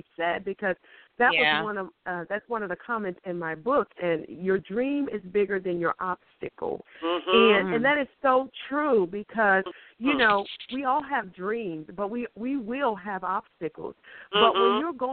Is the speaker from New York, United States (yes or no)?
no; Harrisburg, Pennsylvania, United States; I'm from Harrisburg. I'm living in Harrisburg, Pennsylvania, and I see the same need in the community